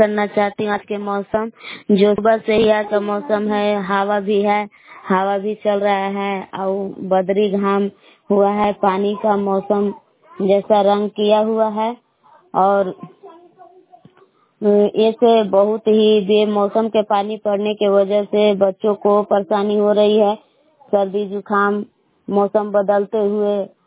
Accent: Bilan, Bihar, India; ग्राम बिलान जिला कैमूर भगवान के निवासी हूँ।

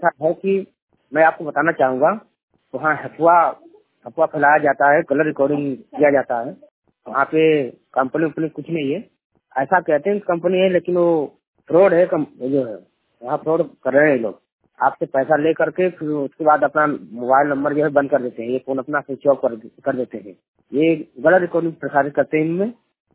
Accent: Prayagraj, Uttar Pradesh, India; मैं 100% डिस्ट्रिक्ट प्रयागराज से बिलोंग करता हूँ।

